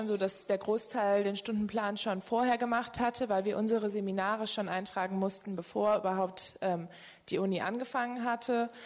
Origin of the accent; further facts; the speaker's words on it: Wetzlar, Hesse, Germany; bin 18 Jahre alt und studiere zusammen mit Lukas Psychologie. Wir haben zusammen angefangen, also bin ich auch im 3. Semester und ich komme ursprünglich aus Wetzlar in Mittelhessen, falls das jemand kennt.